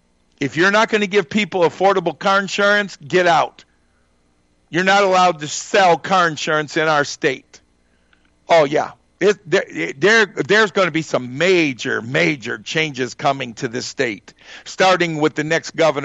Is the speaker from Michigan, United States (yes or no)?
yes; Michigan, United States; I made a difference in my home state of Michigan.